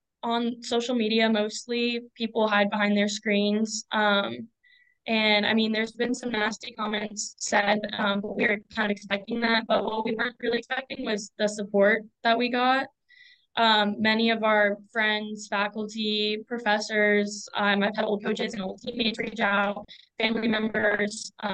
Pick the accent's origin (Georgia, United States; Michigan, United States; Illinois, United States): Georgia, United States; I'm from Georgia. Personally, I started swimming there when I was about 5 years old.